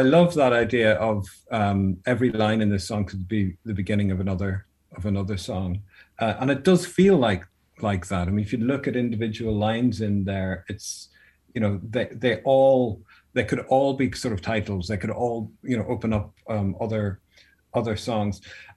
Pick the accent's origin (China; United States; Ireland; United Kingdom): Ireland; accent: Irish; You probably tell from my accent, I'm an Irish writer